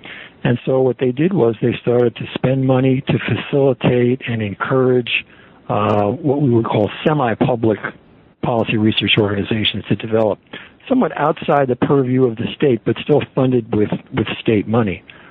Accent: United States; Uwe is a Dane. I'm an American, so there are two cases right there.

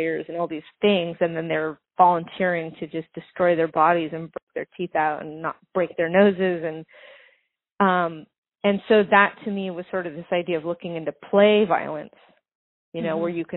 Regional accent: Santa Monica, California, United States; I grew up in Venice Beach in Santa Monica.

